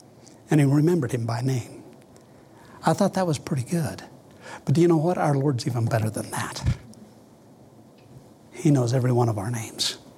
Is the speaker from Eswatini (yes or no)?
no; Maxwell, Nebraska, United States; "Dr. Cederholm … from Maxwell, Nebraska, and would like for you to sign my Bible."